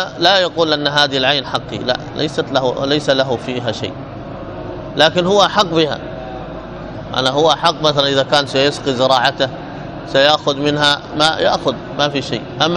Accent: Hadramaut, Yemen; معنى المناطق العالية هذه عندنا في حضرموت أكثر شربهم من هذا الماء

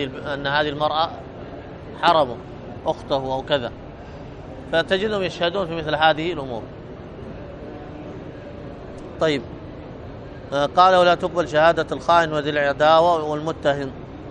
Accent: Yemen; أيضا عندنا في اليمن هنا أصحاب القات

